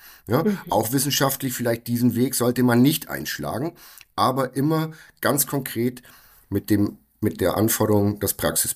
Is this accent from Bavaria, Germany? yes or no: yes; Kempten, Bavaria, Germany; in Kempten im Allgäu, wo ich aufgewachsen bin, LKWs ein- und ausgeladen